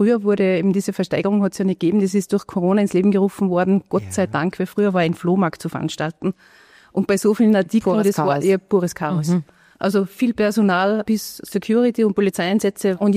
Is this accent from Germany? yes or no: no; Austria; in Österreich haben wir als Österreicher, als Einheimische quasi